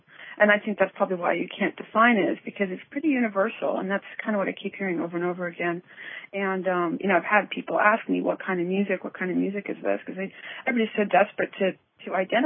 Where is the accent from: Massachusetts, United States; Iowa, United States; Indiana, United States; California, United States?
California, United States; No, I'm from Orange County, but with, like, deep New York roots, and my entire family's from New York.